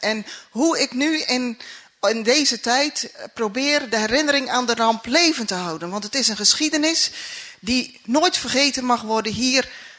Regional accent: Nieuwe-Tonge, South Holland, Netherlands; Ik kom uit Nieuwe Tongen

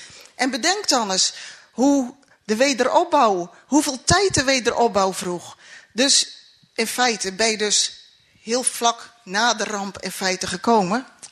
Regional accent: Nieuwe-Tonge, South Holland, Netherlands; Ik kom uit Nieuwe Tongen

